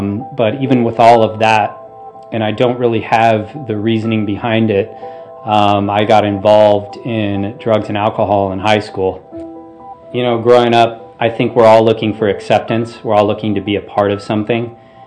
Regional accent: Huntington Beach, California, United States; I'm born and raised in Huntington Beach. I grew up in a middle-class home

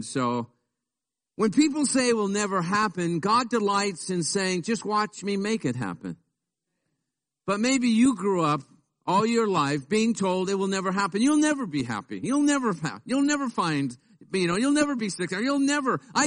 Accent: Pacoima, California, United States; Now, you have to be from Pacoima to tell that story. And I am from Pacoima. And there my grandparents, who my grandpa who came from Mexico, found Christ in a tent crusade.

